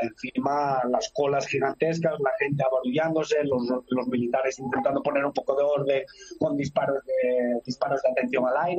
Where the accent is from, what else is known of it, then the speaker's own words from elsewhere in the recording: Spain; como yo español, mi hija española y mi familia ucraniana de aquí, mi suegro y mi mujer